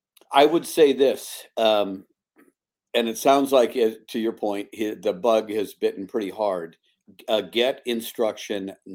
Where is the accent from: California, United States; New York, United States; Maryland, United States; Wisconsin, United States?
Wisconsin, United States; I do remember I grew up in Wisconsin, not far from you.